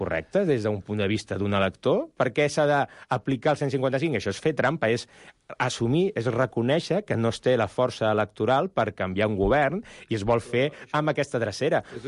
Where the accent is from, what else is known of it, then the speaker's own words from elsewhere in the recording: Catalonia, Spain; Com a ciutadà català, jo com a independentista, però com a ciutadà, com a elector català